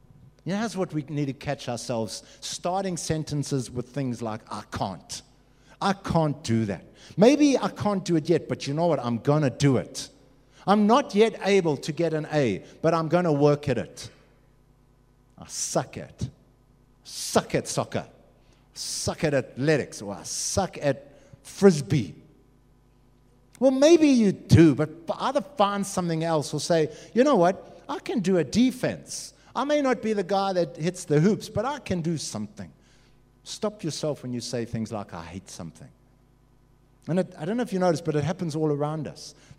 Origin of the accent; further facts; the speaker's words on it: South Africa; I'm a South African, I'm a white South African